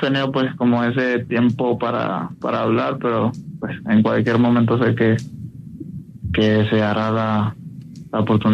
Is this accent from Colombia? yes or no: yes; Istmina, Chocó, Colombia; Yo soy de Ismina Chocó.